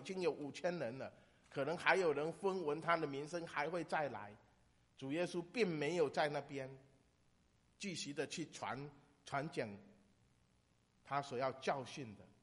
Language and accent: Chinese; China; 所以他们看我是中国人就跑来问我说